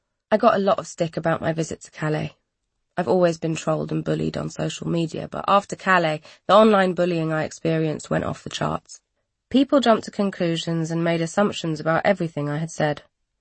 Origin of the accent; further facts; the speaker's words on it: London, United Kingdom; And, as a Londoner, I experience them every single day. I've had the privilege of growing up around people from all over the world.